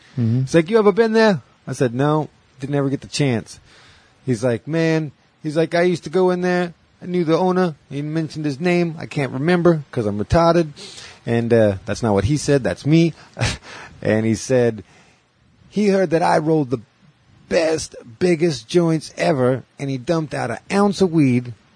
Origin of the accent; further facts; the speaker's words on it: Brooklyn, New York, United States; accent: New York; in a total New York accent. I grew up in Brooklyn, right?